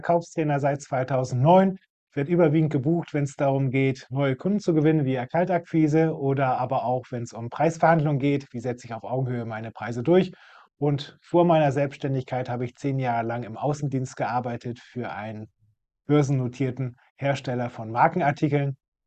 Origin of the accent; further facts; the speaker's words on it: Lower Saxony, Germany; born there; now in Lingen, Germany; Gebürtig komme ich aus dem Großraum Cuxhaven, genauer gesagt aus dem Dorf Na.